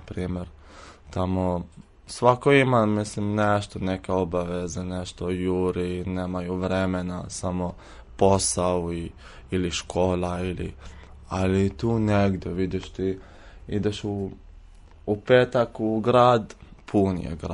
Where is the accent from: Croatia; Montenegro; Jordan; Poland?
Jordan; Serbian is a second language; now in Serbia; ja sam iz Palestine, mislim ja sam Jordanac, poreklo je iz Palestine. Ja sam 4. godine medicine, došao sam pre 4 godine.